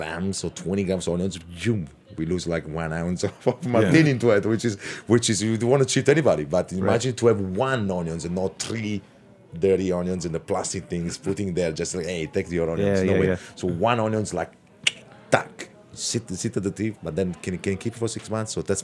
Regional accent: Basilicata, Italy; And we are Lucani. So I'm from Lucania, which is Basilicata, the old name. But I'm Lucano.

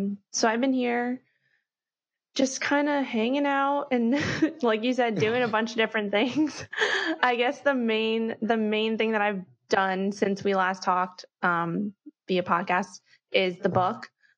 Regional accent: Manhattan, New York, United States; everybody always asks me that question. Like, what is it like growing up in Manhattan? I'm like, well, I didn't know anything else.

